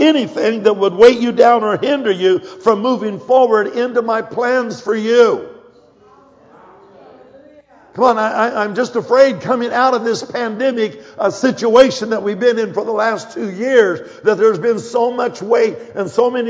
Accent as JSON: {"language": "English", "region": "Colorado", "country": "United States", "said": "I'm from Colorado. We don't deal with cactuses."}